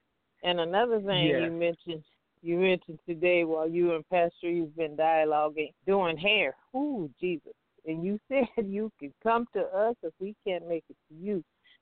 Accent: Compton, California, United States; I'm a homegirl. I'm from Compton

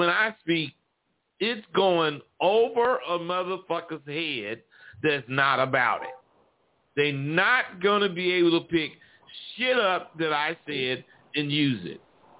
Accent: California, United States; Real motherfuckers, you know, yeah, they can tell I'm from Cali.

